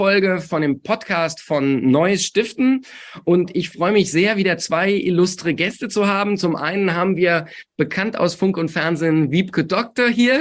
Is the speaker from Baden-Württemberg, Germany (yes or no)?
no; Essen, North Rhine-Westphalia, Germany; Wunderbare Einrichtung in meiner Heimatstadt. Ich bin ja in Essen geboren